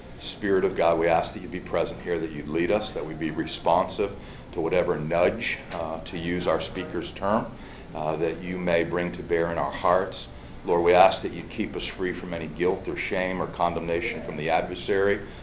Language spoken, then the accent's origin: English; Ireland; and I am Irish, if you're wondering where my name comes from